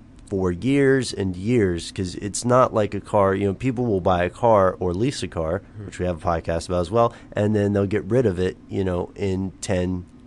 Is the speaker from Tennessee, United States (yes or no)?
yes; Tennessee, United States; No, but I rode in one because since I'm from Tennessee, my grandparents had a farm